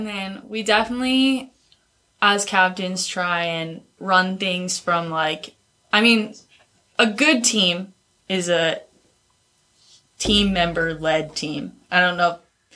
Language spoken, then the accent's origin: English; Colorado, United States; I mean, I think because I'm from Colorado, I'm very outdoorsy.